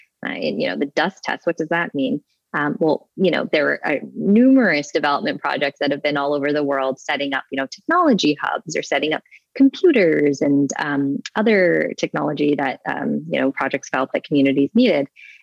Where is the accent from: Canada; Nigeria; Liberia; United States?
Canada; Toronto, Ontario; growing up in Malvern in Toronto, I didn't.